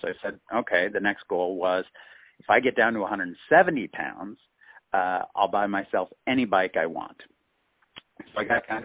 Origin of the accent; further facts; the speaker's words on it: California, United States; I grew up here in California. I went back east to the University of Rochester for college